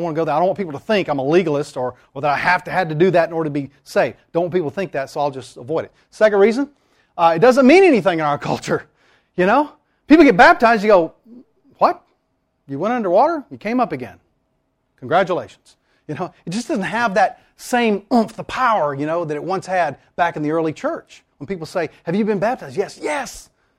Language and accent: English; the South, United States; I grew up in the South, right?